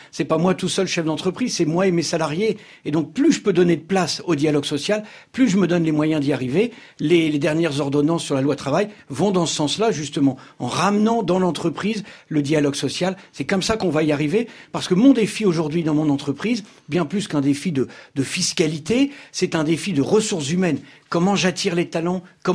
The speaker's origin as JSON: {"language": "French", "town": "Lille", "region": "Hauts-de-France", "country": "France", "said": "moi je suis originaire de Lille"}